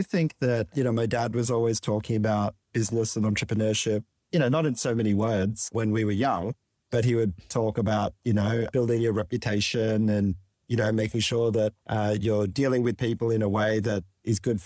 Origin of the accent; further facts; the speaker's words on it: St Ives, New South Wales, Australia; I went to St. Ives North, just to the public school, and then And then I went to Artarmon public school a bit later on.